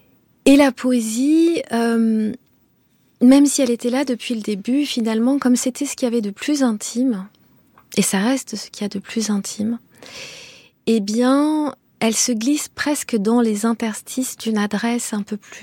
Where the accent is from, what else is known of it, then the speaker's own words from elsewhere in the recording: Rwanda; first language Kinyarwanda; French is a second language; Et que le Kinyarwanda, qui est ma langue maternelle, c'est une langue qui est restée pour moi une langue du quotidien.